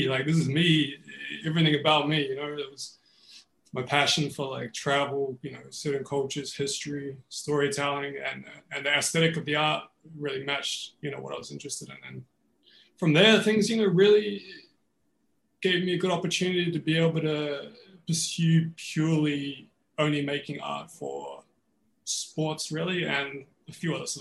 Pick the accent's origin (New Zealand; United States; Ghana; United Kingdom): New Zealand; But growing up in New Zealand was exactly that. Like everybody played rugby